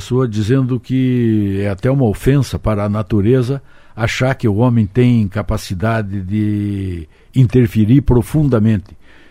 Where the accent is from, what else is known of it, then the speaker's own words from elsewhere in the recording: Brazil; eu sou um cara pobre, sou um brasileiro batalhador